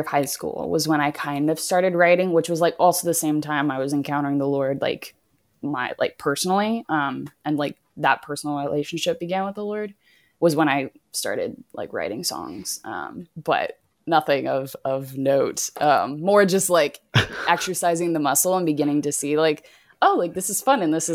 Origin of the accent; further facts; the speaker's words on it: Lafayette, Louisiana, United States; now in Ponchatoula, United States; Like obviously born and raised in Lafayette. I live in Ponchatoula now, which is like 2 hours from Lafayette.